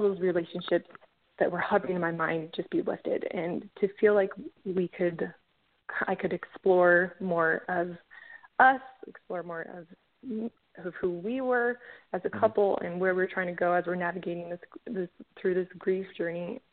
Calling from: Utah, United States

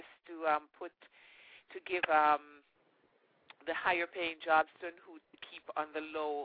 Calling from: Atlanta, Georgia, United States; I'm calling from Atlanta.

